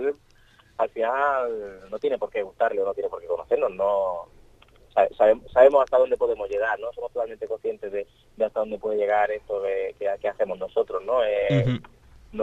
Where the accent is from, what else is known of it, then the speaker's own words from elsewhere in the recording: Madrid, Community of Madrid, Spain; born there; Yo no soy de aquí realmente, ¿eh? Yo nací en Madrid, uh-huh. y mi familia es de Jaén, pero yo me siento totalmente, ya os he dicho, me siento murciano, me siento alicantino